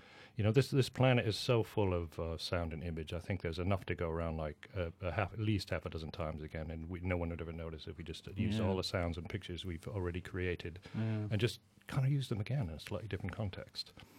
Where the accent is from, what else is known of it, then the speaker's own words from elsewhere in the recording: Camberwell, London, United Kingdom; I'm from Camberwell.